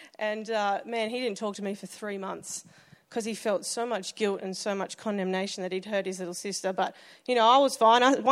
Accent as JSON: {"language": "English", "town": "Albury Wodonga", "country": "Australia", "tie": "born or raised there", "said": "Yeah, I grew up in Albury Wodonga."}